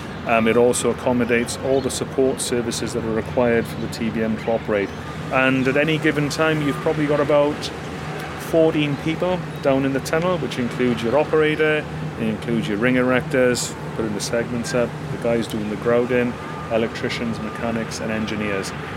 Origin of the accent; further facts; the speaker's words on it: Wales, United Kingdom; now in Melbourne, Australia; I'm originally from South Wales. I studied civil engineering there